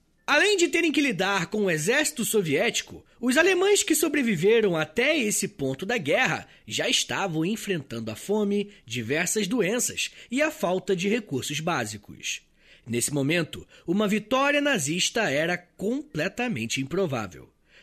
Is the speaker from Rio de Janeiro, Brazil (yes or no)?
yes; Rio de Janeiro, Brazil; Eu sou do Rio de Janeiro, gente, eu gosto de verão.